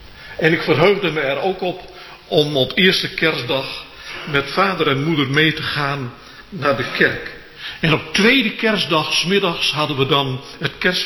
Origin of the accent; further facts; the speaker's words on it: Onstwedde, Groningen, Netherlands; ik ben opgegroeid in Onstwedde, een dorp met oude tradities.